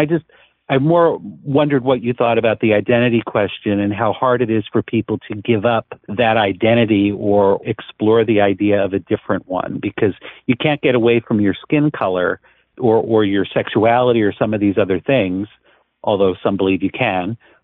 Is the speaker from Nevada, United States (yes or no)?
no; New Jersey, United States; And I grew up in New Jersey. I didn't grow up in an area that I think was crazy jingoistic, except we had a lot of historical places.